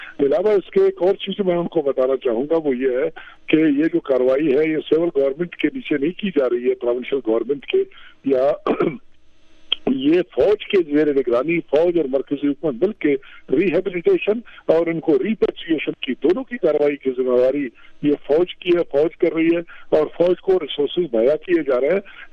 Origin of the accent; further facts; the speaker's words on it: Balochistan, Pakistan; اسی طرح سے میں بلوچستان سے میرا تعلق ہے